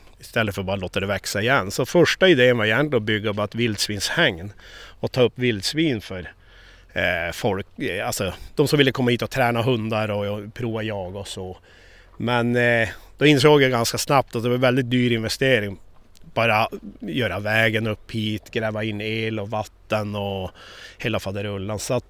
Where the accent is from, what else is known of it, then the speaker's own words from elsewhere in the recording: Piteå, Norrbotten County, Sweden; Och för att jag kom ursprungligen från Piteå och flyttade upp hit för, ja, vad är det nu, 12 år sedan tror jag.